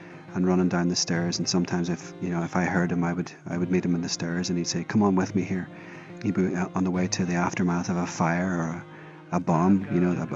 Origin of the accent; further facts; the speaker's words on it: Downpatrick, Northern Ireland, United Kingdom; I'm from Downpatrick in County Down, Northern Ireland.